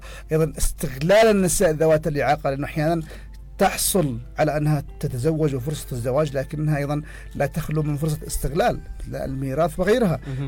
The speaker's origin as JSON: {"language": "Arabic", "country": "Yemen", "said": "للأسف احنا عندنا في اليمن مشكلة واعتبرها مشكلة مزمنة"}